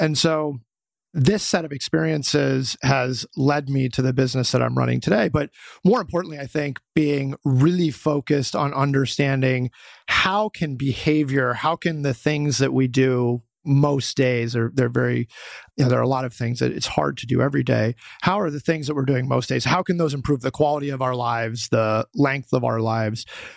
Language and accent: English; Boulder, Colorado, United States; So I'm from Boulder, Colorado. I'm the oldest of four. We're all within 5 years. And Boulder was this very fertile ground for me when I was young.